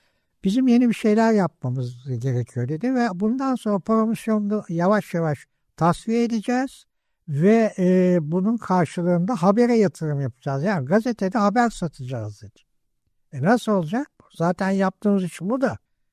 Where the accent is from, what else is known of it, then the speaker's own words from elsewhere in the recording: Istanbul, Turkey; Üsküdar'dayım ben. Doğma büyüme ve 4 kuşak İstanbulluyum. Ama İstanbul'u derken iki taraftan da hem baba hem ana tarafından bir göçmen soyum var. Hem Balkanlardan hem Kafkasya'dan, öyle bir sentez göçmenliğim var benim.